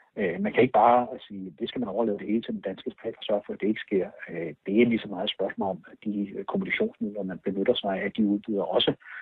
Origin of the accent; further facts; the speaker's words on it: Germany; Danish is a second language; Men jeg vil da som tysker også sige, at det er da noget mærkeligt noget.